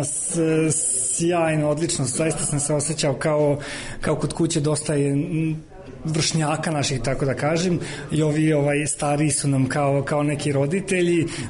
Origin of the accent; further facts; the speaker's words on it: Novi Sad, Vojvodina, Serbia; mi smo iz Novog Sada, inače svo troje